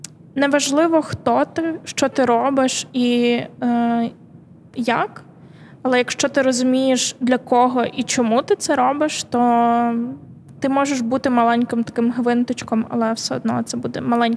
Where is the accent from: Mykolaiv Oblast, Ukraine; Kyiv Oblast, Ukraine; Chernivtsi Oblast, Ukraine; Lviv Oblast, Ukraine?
Mykolaiv Oblast, Ukraine; Mykolaiv; Я виросла в Миколаєві на півдні України.